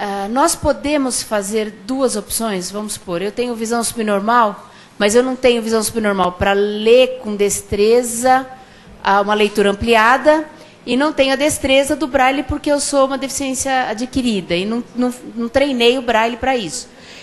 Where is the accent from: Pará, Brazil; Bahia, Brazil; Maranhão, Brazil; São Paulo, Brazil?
São Paulo, Brazil; eu sou de São Paulo